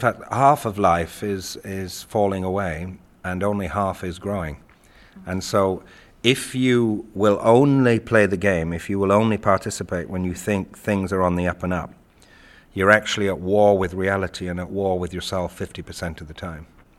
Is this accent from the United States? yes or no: no; England, United Kingdom; I grew up in Yorkshire, but I grew up of an Irish mother. And I grew up with her songs and stories in my infant ear. And I have another parallel life in Ireland